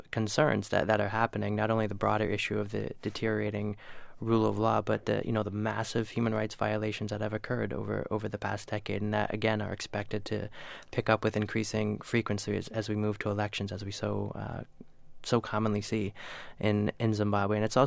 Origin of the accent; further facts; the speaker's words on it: United States; born there; that I was born here in the United States. United States, you know, but I consider myself a global citizen.